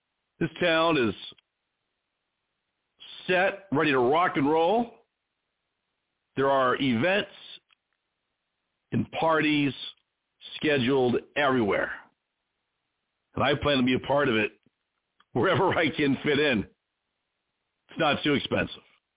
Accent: Phoenix, Arizona, United States; Well, I hail from the Phoenix Scottsdale area, the mountains of Arizona.

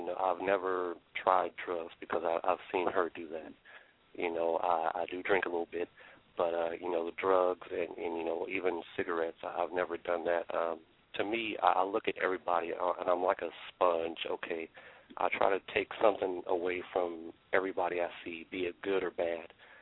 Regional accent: Greeneville, Tennessee, United States; So at one point I went to live with my grandparents in a little small town called Greenville, Tennessee, and I lived there for a while.

